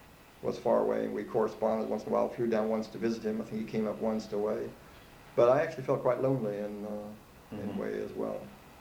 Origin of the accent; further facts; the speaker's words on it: United States; I enjoyed some of the things that you could do there as an American.